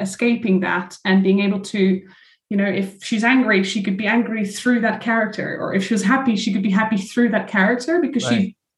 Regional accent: Netherlands; So I grew up in the Netherlands, you know, small town Dutch girl, where everybody knew each other.

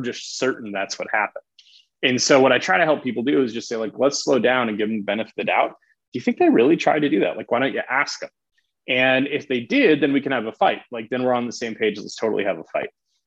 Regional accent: South Dakota, United States; I mean, I'm talking with you, so I'm from South Dakota, from the Midwest.

